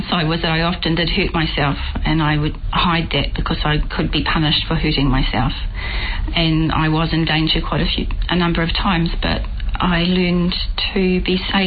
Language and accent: English; Waikato, New Zealand; I grew up in the Waikato in the 1960s, and I grew up on a farm. It was a mixed stock farm, they called in those days.